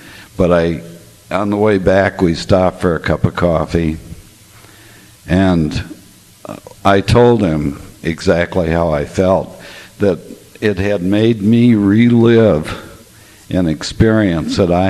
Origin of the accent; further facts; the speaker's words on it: Chicago, Illinois, United States; I'm a grateful recovering sexaholic. I'm from the Chicago area.